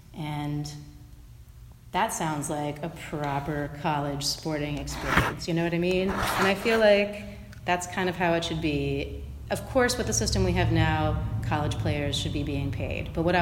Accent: Columbus, Ohio, United States; Well, I grew up in a family, you know, my dad, I'm from Columbus, Ohio. We were all about Ohio State all the time.

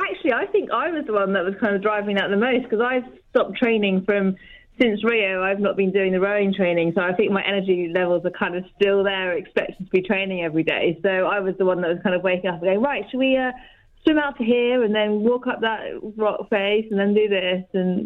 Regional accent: Penzance, South West England, United Kingdom; I was just a normal kid growing up in Cornwall. I felt very far away, actually, from the rest of the country.

